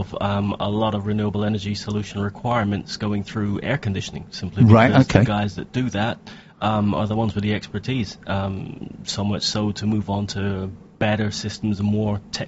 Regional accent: Rochester, South East England, United Kingdom; I am from Rochester.

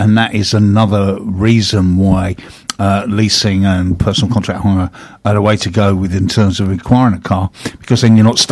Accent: Bearsted, South East England, United Kingdom; When I was a kid growing up in Bursted, there used to be a second-hand car dealer

